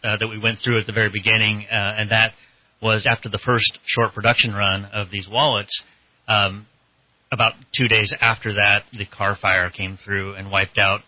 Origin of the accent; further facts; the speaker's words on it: Redding, California, United States; also born or lived in Pasadena; I came back up here. I grew up in Redding and then moved down to Pasadena, Los Angeles area for about 15 years.